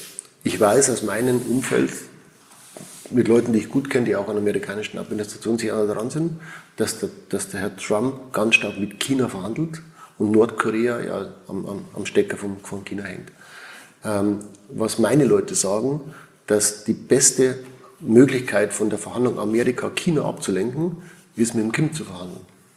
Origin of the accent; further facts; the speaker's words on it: Switzerland; also ich bin ein Schweizer und ich muss schon sagen, hier in der Schweiz ist es anders.